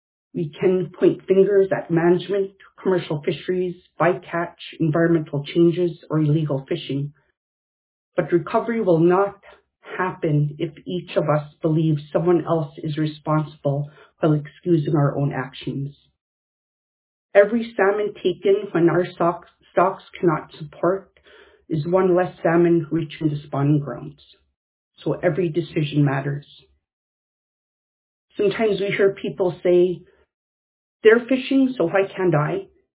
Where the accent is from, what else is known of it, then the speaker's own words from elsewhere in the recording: St. Mary's, Alaska, United States; I grew up in St. Mary's and lived there until I was in my 30s. I have subsistence fished on the Yukon River my entire life.